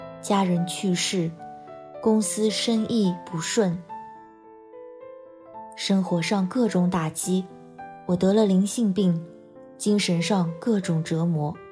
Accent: Shanghai, China; 大家好，我是来自上海的

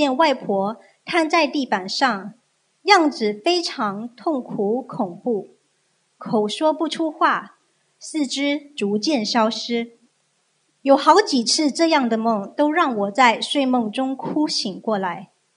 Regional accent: Finland; 我是来自芬兰的

